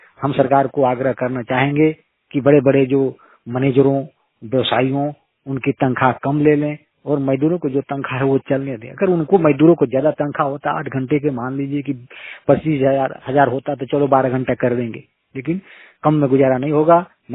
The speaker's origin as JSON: {"language": "Hindi", "town": "Tugre", "region": "Jharkhand", "country": "India", "tie": "born or raised there", "said": "झारखंड पलामू के तुगरे गांव के निवासी हूं।"}